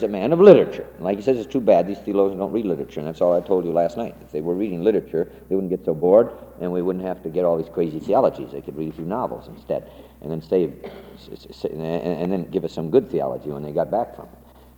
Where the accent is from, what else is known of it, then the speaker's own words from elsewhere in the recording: United States; We can't escape it. I'm an American.